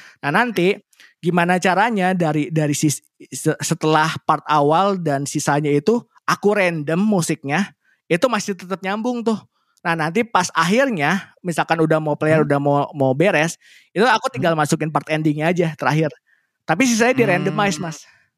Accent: Indonesia; kenalin diri … di aku dari Indonesia

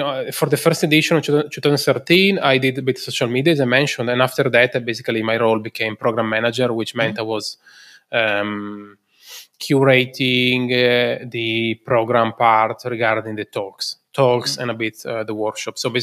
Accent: Italy; English is a second language; now in Berlin, Germany; I was already living in Berlin. So that's also why, even though I'm originally from Italy

